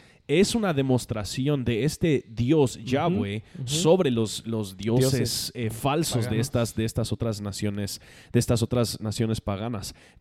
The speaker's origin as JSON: {"language": "Spanish", "country": "United States", "second_language": "Spanish", "said": "yo, como gringo, creo que puedo decir aún más fuertemente"}